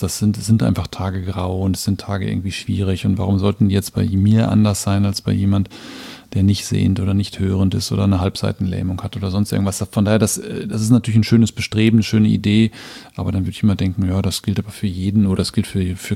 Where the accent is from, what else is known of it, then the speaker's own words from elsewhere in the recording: North Rhine-Westphalia, Germany; ich als Westfale